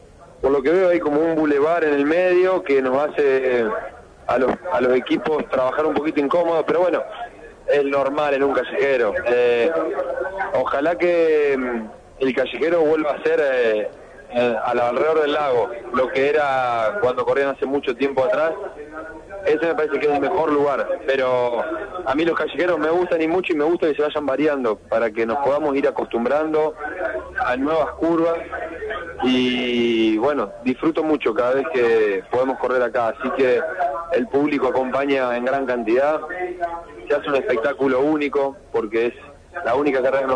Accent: Santa Fe, Argentina; soy santafesino

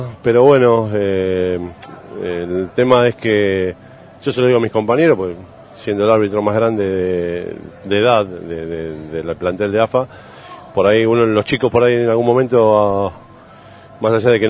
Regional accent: Buenos Aires, Argentina; yo soy de Capital

